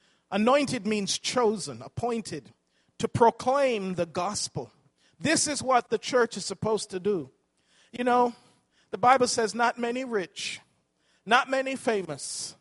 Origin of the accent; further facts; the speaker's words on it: London, United Kingdom; because you know we grew up in London, England.